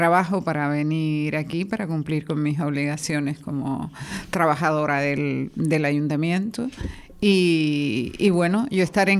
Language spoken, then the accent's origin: Spanish; Canary Islands, Spain; Soy del puerto, soy de Tenerife, pero soy canaria.